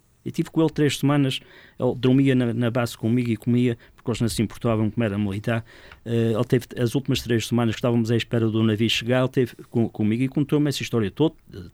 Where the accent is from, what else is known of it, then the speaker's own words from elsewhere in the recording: Corvo, Azores, Portugal; do Corvo, porque era a minha terra e fazia questão que ficassem lá livros